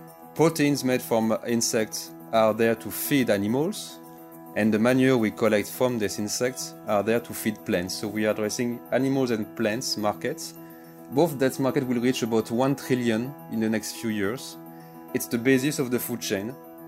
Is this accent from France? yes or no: yes; French Alps, France; English is a second language; I've been really passionate by nature since I am a very little boy. I grew up in the French Alps, in the mountains, in the lakes